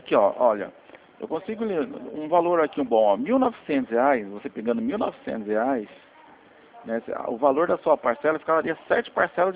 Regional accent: Mairiporã, São Paulo, Brazil; E como eu sou também de Mariporã, amanhã eu tenho uma visita nessa região aí de Mariporã.

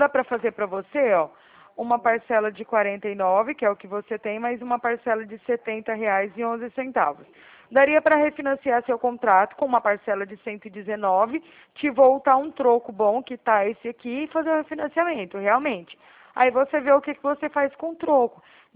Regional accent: Araraquara, São Paulo, Brazil; also born or lived in Minas Gerais; eu sou aqui de São Paulo também, eu sou aqui de Araraquara, São Paulo. Só que o meu DDD é 34, porque eu vim de Minas, sabe? E aí eu tô morando aqui agora

